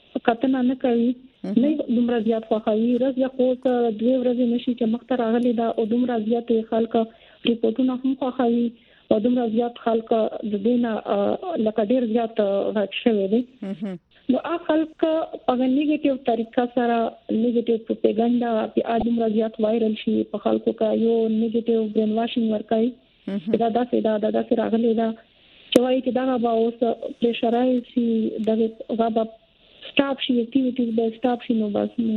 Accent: Khyber Pakhtunkhwa, Pakistan; حالانکه موږ خپل د وزیرستان یو

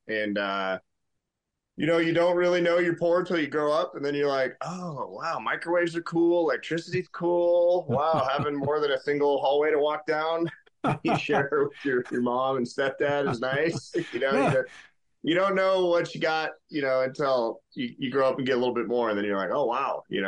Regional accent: Montana, United States; because growing up in Montana, I was very close to Seattle and listened to a ton of grunge music growing up.

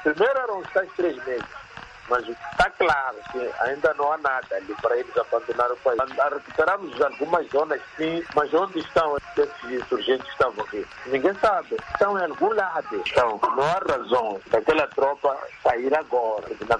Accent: Mozambique; nós como moçambicanos

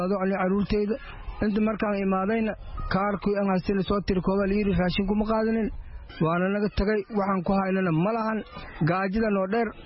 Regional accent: Dinsoor, Bay, Somalia; now in Dadaab, Kenya; waxaan ka imaanay degmada Diinsoor

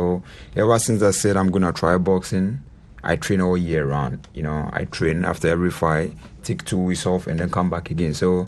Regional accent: Accra, Greater Accra, Ghana; I fight for my people because I grew up in Bukom, you know, the era, and I've got the passion.

